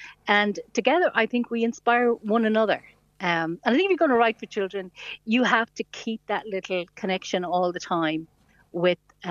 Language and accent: English; Ireland; days like today, I'm so happy I'm Irish, because I think we have a great respect for storytelling and literature.